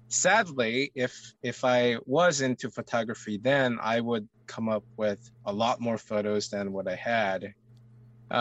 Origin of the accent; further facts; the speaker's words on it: South Korea; moved away; I am originally from South Korea. I moved here in 98 and went to school here